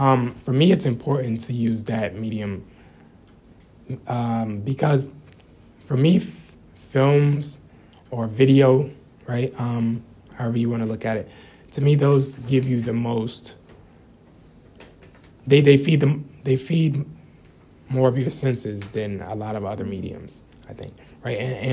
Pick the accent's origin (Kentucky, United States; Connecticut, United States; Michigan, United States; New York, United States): Connecticut, United States; Hartford; growing up in Hartford, I'm African American, and so growing up in Hartford, there's always been an abundance of West Indian culture, Latino culture